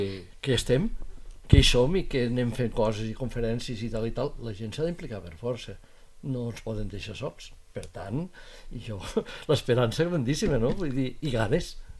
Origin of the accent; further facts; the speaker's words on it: Les Borges Blanques, Catalonia, Spain; clar, som de Lleida, de la província, no? Diu, però som de les Borges.